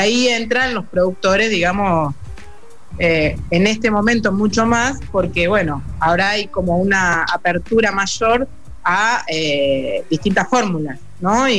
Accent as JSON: {"language": "Spanish", "town": "Rosario", "region": "Santa Fe", "country": "Argentina", "said": "yo soy rosarina, me reconozco como parte de esta Santa Fe"}